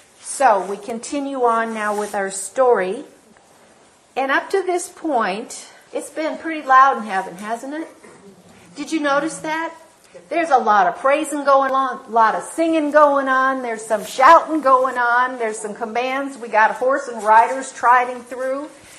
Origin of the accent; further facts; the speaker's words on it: Midwest, United States; growing up in the Midwest. We have thunder and electrical lightning storms that are wild.